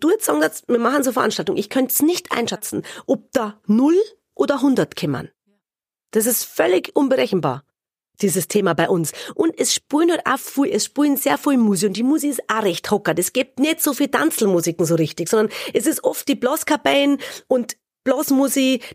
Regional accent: Munich, Bavaria, Germany; weil ich bin ja in Minga aufgewachsen

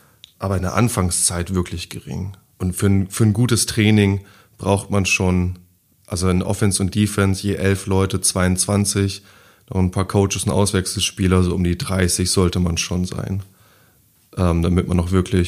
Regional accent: Stadthagen, Lower Saxony, Germany; also ich komme aus Landkreis Schaumburg, Stadthagen

